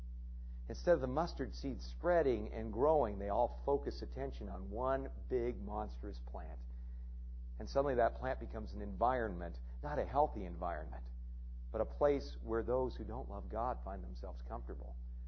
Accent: California, United States; One thing I have never seen in all the years I grew up in Southern California was this

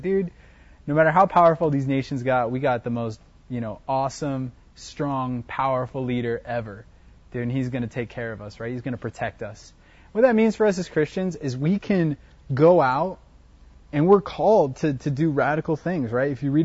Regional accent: Tucson, Arizona, United States; when you're growing up in Tucson and stuff, you know about, I went to CDO

